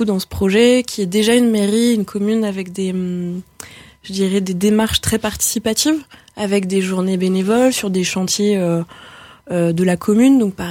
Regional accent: Occitanie, France; Moi je viens d'à côté de Toulouse, okay. Et donc autour de Toulouse.

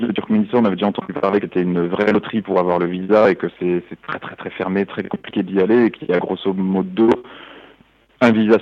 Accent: France; Déjà, en tant que Français, c'est très très compliqué d'avoir une autorisation par les ambassades de rentrer sur le Pakistan.

